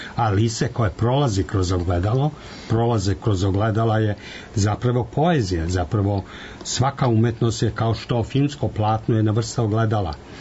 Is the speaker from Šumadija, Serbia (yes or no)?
no; Belgrade, Serbia; born there; ja sam rođen u Beogradu, cunjam po Beogradu i što sam stari sve više cunjam po njemu